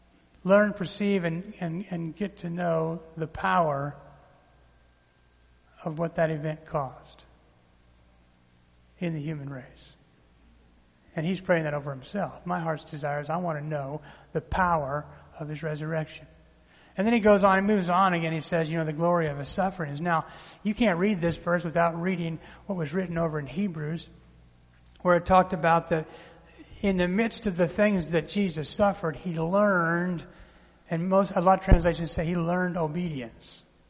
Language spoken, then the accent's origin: English; Colorado, United States; moved away as an adult; You know, I moved from Colorado, where I grew up, to a little place called Tulsa, Oklahoma.